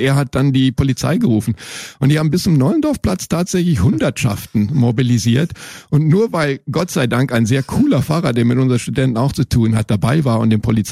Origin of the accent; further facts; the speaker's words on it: Sweden; German is a second language; now in Germany; ich bin Schwede